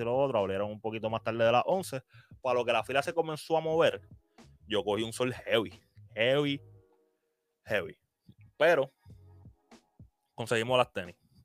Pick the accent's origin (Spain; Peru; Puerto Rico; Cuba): Puerto Rico; a nosotros como puertorriqueños nos gusta hacer filas